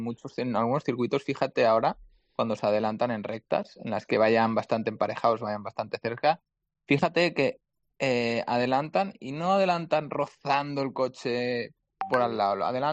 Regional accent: Spain; yo soy español, pero a mí qué más me da, quién sea quién.

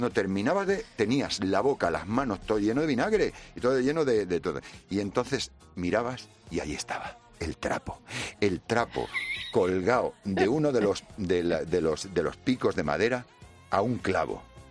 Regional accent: Puertollano, Castilla-La Mancha, Spain; Yo soy de Puerto Llano

